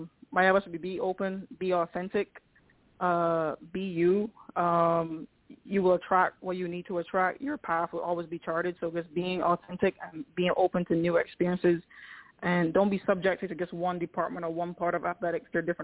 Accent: Barbados; as I said, I'm from Barbados, so I also want to be able to, in maybe 15, 20 years, probably go back home and actually enhance sport in my country

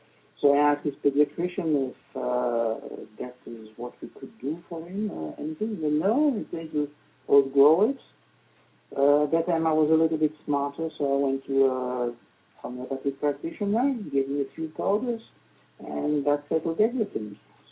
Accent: Brussels, Brussels-Capital Region, Belgium; English is a second language; Well, I'm a Brussels sprout and born and bred in Brussels.

